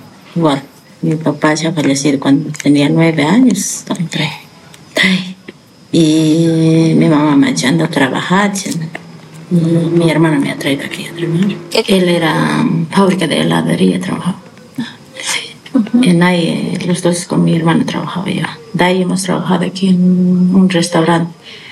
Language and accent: Spanish; La Paz, Bolivia; Soy de La Paz, provincia Pacaje, Curcur. En el campo yo estudié hasta cuarto